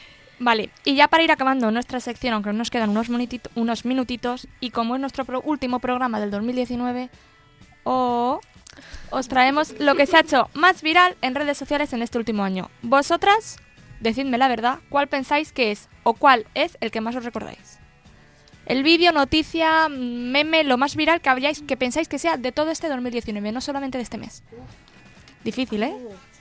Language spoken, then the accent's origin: Spanish; Valencian Community, Spain; las que no estamos acostumbradas y somos castellano parlantes completamente